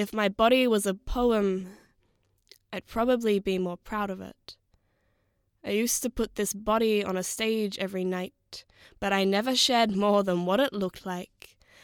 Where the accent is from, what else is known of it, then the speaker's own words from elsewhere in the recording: Perth, Western Australia, Australia; So I'm from Perth. I'm from Western Australia